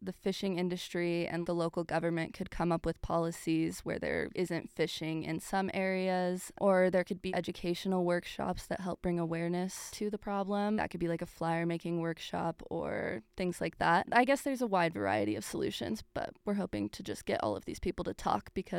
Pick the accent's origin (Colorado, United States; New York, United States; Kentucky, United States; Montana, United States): Colorado, United States; as two people who were born and raised in Colorado, a landlocked state, we did not know much about the Arctic.